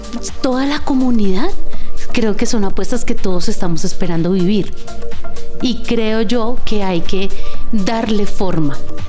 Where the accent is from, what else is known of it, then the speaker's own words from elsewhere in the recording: Colombia; porque somos colombianos y los colombianos nos gusta el arte y la cultura.